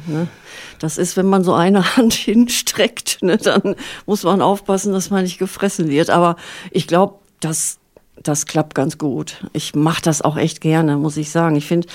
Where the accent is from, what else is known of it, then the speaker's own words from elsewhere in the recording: Fröndenberg, North Rhine-Westphalia, Germany; born there; Ja, ich bin so ein halbes Hammerkind. Ich bin eigentlich in Fröndenberg geboren, an der Ruhr.